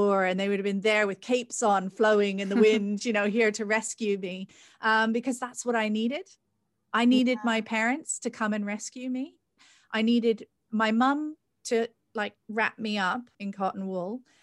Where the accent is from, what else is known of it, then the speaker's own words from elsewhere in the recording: Canada; You know, I'm both my parents have now died and I'm Canadian as well.